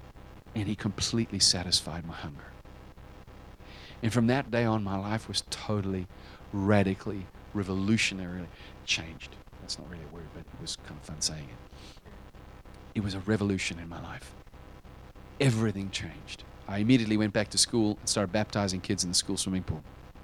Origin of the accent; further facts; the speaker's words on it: South Africa; also born or lived in United States; I grew up in a single-parent household in South Africa, and I was born in America, and my dad is American, but my mom and my dad were divorced when I was young, and I was raised in South Africa.